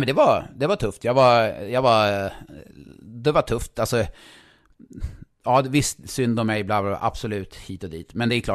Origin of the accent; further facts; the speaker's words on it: Stockholm, Stockholm County, Sweden; Ja, jag är ju från Stockholm, så finka.